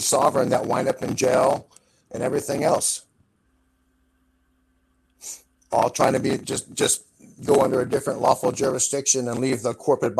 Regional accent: California, United States; I'm not a Southerner, I'm not sticking up for nobody. I'm from Southern California.

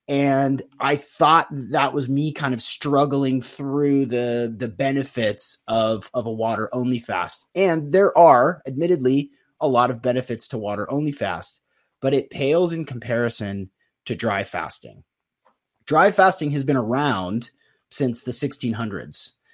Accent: Seattle, Washington, United States; born and raised in Seattle

